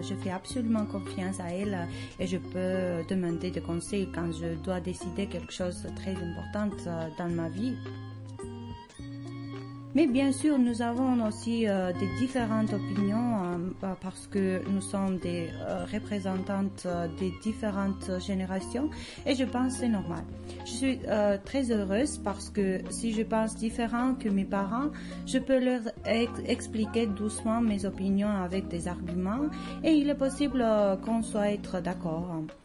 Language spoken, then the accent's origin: French; Georgia; now in France; je viens de Géorgie, j'ai 24 ans.